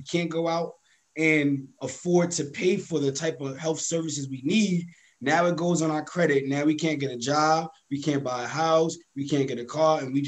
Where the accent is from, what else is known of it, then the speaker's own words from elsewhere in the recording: Brooklyn, New York, United States; You know, you from Queens, I'm from Brooklyn, you know, so we're trying to figure it out.